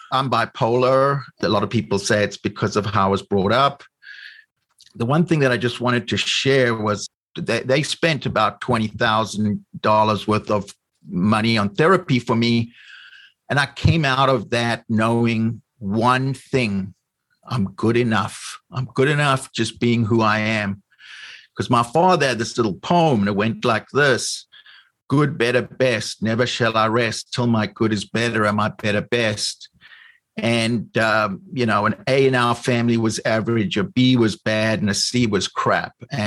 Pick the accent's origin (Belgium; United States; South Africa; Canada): South Africa; I was brought up in South Africa